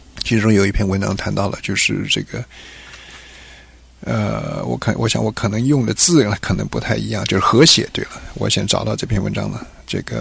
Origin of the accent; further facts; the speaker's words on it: Taiwan; 我是一个在那边长大的人，我不可能对这块我长大的地方没有感情